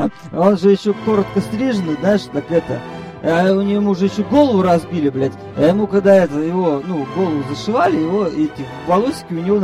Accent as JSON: {"language": "Russian", "region": "Moscow", "country": "Russia", "said": "Мы же крутые, мы же москвичи, бля, Москва, блядь."}